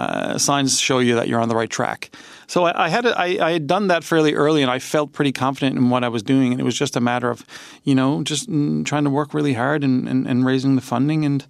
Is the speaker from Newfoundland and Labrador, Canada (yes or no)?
yes; St. John's, Newfoundland and Labrador, Canada; I grew up in St. John's next to Boring Park there, for people who know, in the west end of town.